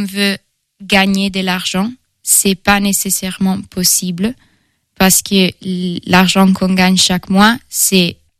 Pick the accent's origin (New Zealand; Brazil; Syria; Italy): Italy; French is a second language; now in France; je suis italienne et j'ai 22 ans. Je viens d'Italie, mais j'ai étudié aux Pays-Bas et aussi au Royaume-Uni. Et maintenant, je suis en France pour faire un volontariat européen.